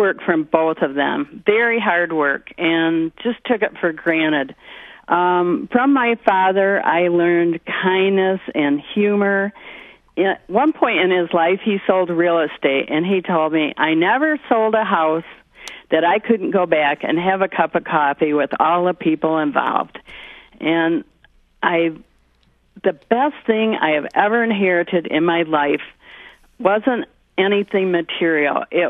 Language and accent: English; Okemos, Michigan, United States; born there; I was born in Okemos, Michigan, which is now a bedroom community of Lansing, but back then it was a farm town. And I probably came from farm families.